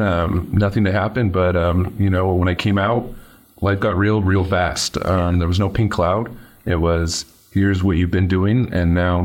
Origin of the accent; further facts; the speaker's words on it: Fresno, California, United States; from Fresno, born and raised. Had a good childhood.